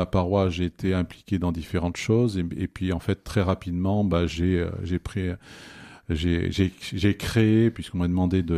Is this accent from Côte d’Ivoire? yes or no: no; Auvergne-Rhône-Alpes, France; je suis un Auvergnat 100%. Voilà, donc j'ai deux grandes sœurs, j'ai 9 neveux et nièces et 18 petits neveux et nièces. Voilà, donc je suis d'une famille chrétienne